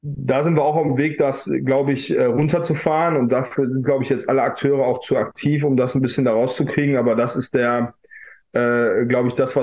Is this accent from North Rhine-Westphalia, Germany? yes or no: yes; Essen, North Rhine-Westphalia, Germany; Und im Jahr 2017 war auch zufällig die Stadt Essen, meine Heimatstadt, wie du eben richtig erkannt hast, Umwelthauptstadt Europas.